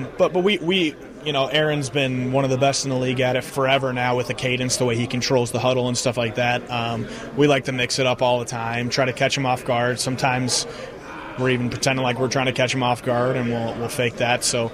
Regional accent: Wheaton, Illinois, United States; I'm actually from Wheaton, so it's pretty close, yeah. Straight west, western suburbs, yeah.

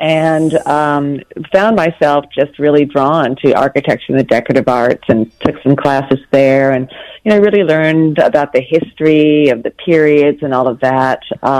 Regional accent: the South, United States; Well, I grew up in the South with grandmothers and great aunts who lived in old houses

